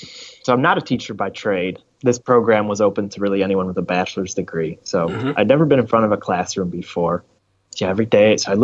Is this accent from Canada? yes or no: yes; Canada; Canada. I'm from Canada.